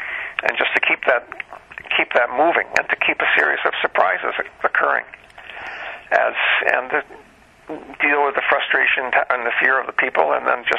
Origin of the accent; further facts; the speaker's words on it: East Lansing, Michigan, United States; also born or lived in Orange, New Jersey; Oh, I lived in East Lansing. I went to grade school in East Lansing. And I was, before that, I was born in New Jersey, Orange, New Jersey, and we lived there until we moved to East Lansing.